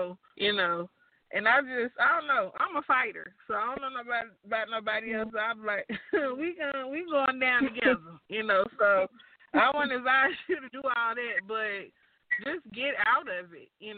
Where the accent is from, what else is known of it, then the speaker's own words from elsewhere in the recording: Atlanta, Georgia, United States; because I'm from Atlanta. So it was in Atlanta.